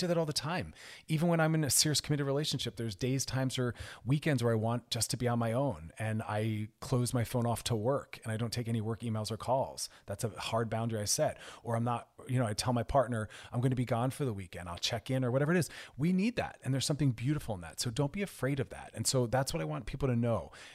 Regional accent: Philadelphia, Pennsylvania, United States; accent: Philly; my Philly accent.

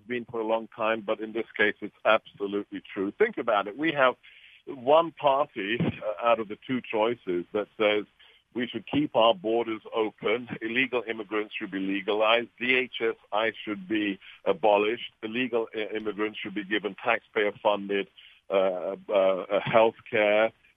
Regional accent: England, United Kingdom; now in United States; I grew up under Margaret Thatcher in the UK, was born and bred in England, and then watched Ronald Reagan on the other side of the Atlantic bring America back to its rightful place as the shining city on the hill.

